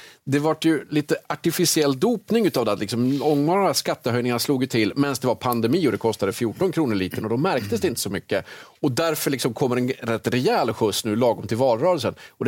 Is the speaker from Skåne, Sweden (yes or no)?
no; Jämtland County, Sweden; Men nu, eftersom jag är uppväxt i Jämtland, så ligger ju den här frågan mig och mina vänner varmt om hjärtat